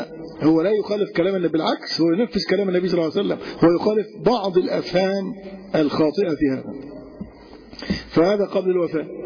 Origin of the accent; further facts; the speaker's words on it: Egypt; الحاجات دي ممكن تكون غير موجودة عندنا في مصر هنا